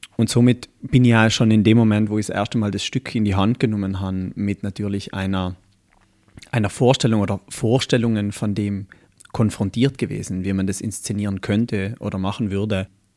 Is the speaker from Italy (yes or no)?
yes; Trentino-Alto Adige, Italy; meine Herkunft als Südtiroler, der auch am Fuße eines Skigebiets aufgewachsen ist